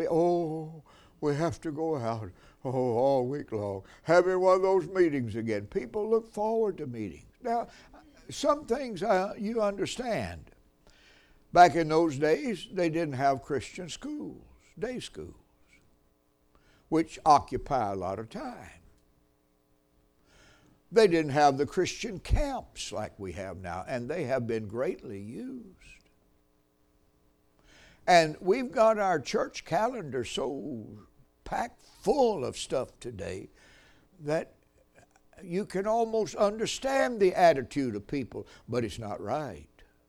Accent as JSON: {"language": "English", "town": "Memphis", "region": "Tennessee", "country": "United States", "tie": "born or raised there", "said": "For years we lived in Memphis, Tennessee, which is my hometown."}